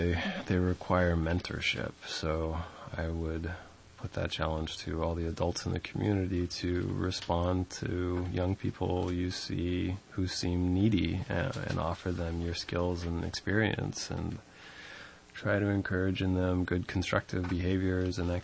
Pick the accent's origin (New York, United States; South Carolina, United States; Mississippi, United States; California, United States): California, United States; Laytonville; I grew up in Laytonville, and when I was growing up there, there was, in many ways, a lack of resources for kids to get involved with activities that didn't involve alcohol and drugs.